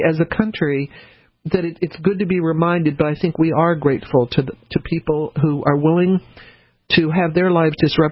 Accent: United States; I mean, look, as an American, listen, I love traveling abroad, but see the United States.

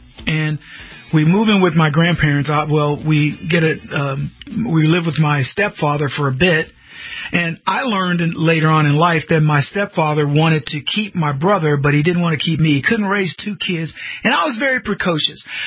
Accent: Brady, Texas, United States; And I drove the car in the little city where we grew up in Brady.

